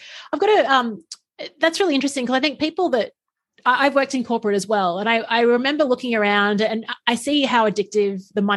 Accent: Queensland, Australia; I'm from Queensland and I've never been to where you traveled

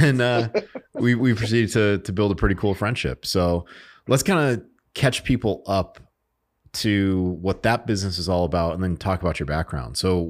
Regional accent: Bristol, Connecticut, United States; which happens to be in my hometown of Bristol, Connecticut.

